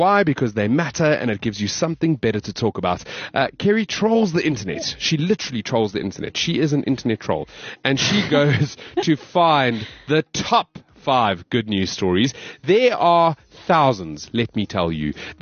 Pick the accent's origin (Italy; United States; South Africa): South Africa; Johannesburg, Gauteng; He's from the south of Johannesburg, my hometown.